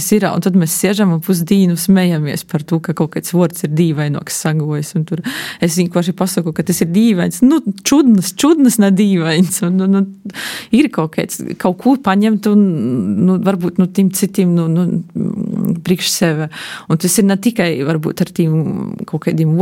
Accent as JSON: {"language": "Latvian", "town": "Ludza", "region": "Ludza Municipality", "country": "Latvia", "tie": "born there", "said": "es, piemēram, esmu dzimusi Ludzas rajonā. Dzimusi arī Ludzas pilsētā, jā."}